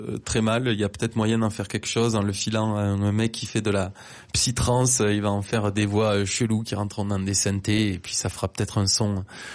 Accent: Occitanie, France; now in Toulouse, France; Moi, je suis de Toulouse je suis sur Toulouse depuis 10 ans. Après, je suis originaire de l'Aveyron, non loin de là, mais quand même un territoire finalement différent.

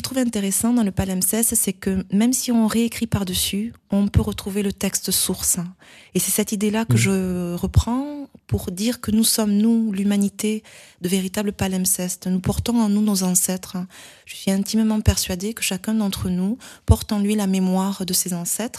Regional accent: France; born there; J'ai été adoptée, je suis née en France, mais je suis d'origine haïtienne.

